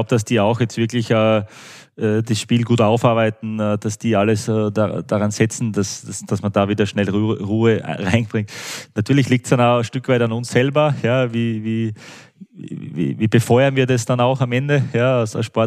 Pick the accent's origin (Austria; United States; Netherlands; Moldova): Austria; now in Germany; ich fühle mich auch im Kraichgau wohl. Das ist dann schon, ja, schon sehr nahe auch irgendwie zu meiner Heimat von der Kultur her, vom auch wie die Landschaft und so ist.